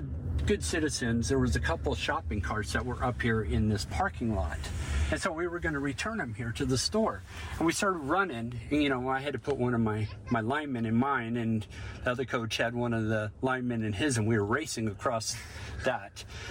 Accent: Bremerton, Washington, United States; Bremerton was a, you know, kind of low-budget town, I would say. You know, a lot of hard-working folks. Nobody had a lot of money. Kind of a tough town.

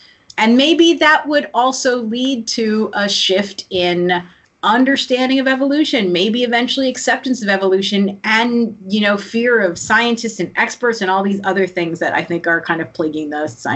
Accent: New York, United States; because it's the closest bridge to where I grew up in New York

